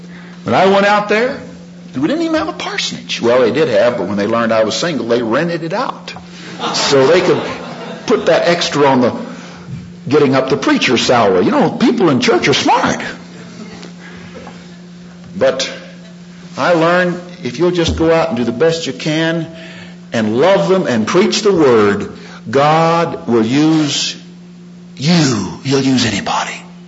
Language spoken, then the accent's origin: English; Texas, United States; some of you may have gathered already that I was born and raised in Texas.